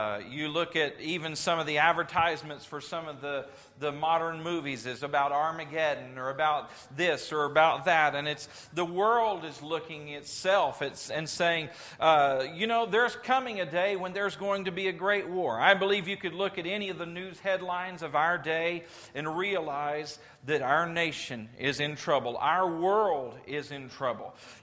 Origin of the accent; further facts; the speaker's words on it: Louisiana, United States; I grew up in South Louisiana. Y'all know that that's the place where there's hurricanes that come in.